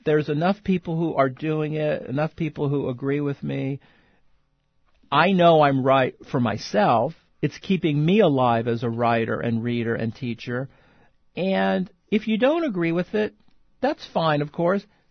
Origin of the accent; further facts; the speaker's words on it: California, United States; that mythical Berkeley station that I grew up with, or something like that, because I grew up in the Bay Area.